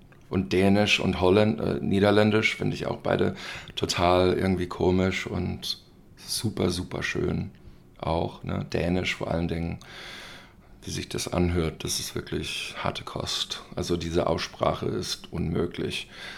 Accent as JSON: {"language": "German", "country": "Germany", "moved": "yes", "said": "Und ich glaube, das ist eine Sache, man wird älter und ich lebe seit 20 Jahren nicht mehr in Deutschland."}